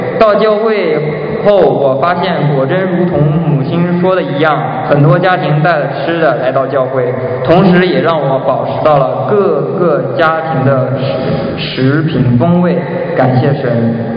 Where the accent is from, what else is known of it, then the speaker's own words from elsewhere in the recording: Anhui, China; 我来自中国大陆安徽，从小接受的教育是无神论和唯物主义思想